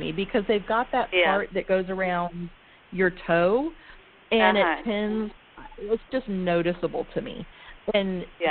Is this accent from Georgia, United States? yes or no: yes; Georgia, United States; also born or lived in Dallas; Yes, I grew up in Georgia. Gosh, I've been here. I'm 43 years old, and we moved here like when I was one with my parents.